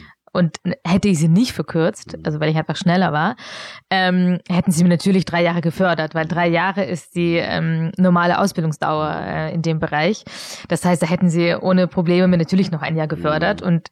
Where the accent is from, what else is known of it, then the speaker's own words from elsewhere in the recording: Augsburg, Bavaria, Germany; German is a second language; obwohl ich Deutsch erst erlernen musste, dann mit 11, 12 Jahren. Und bin dann nach München gezogen, also ich bin in Augsburg aufgewachsen, was ja circa 50 Kilometer entfernt liegt von München